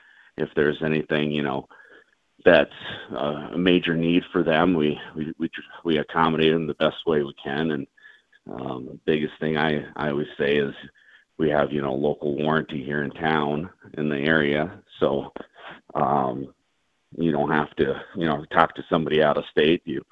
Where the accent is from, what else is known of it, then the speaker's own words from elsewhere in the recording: Wabtec, North Dakota, United States; Oh, well, I grew up in Wabtec, North Dakota, and moved out here in 2011 with my wife and family